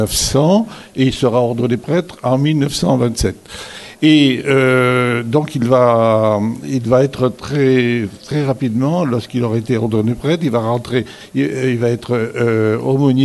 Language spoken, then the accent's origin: French; Béziers, Occitanie, France; now in Burgundy, France; Je suis natif de Béziers. Mais je suis bourguignon depuis 1970 maintenant. Vous voyez, donc, quand je vais dans le sud, on me dit « tu n'es plus de chez nous, tu parles pointu ». En réalité, non, je parle pas tout à fait pointu.